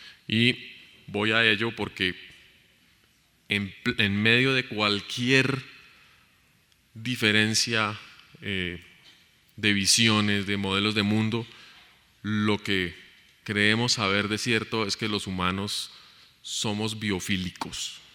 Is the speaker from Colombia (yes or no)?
yes; Colombia; yo como colombiana, si me parece bien o no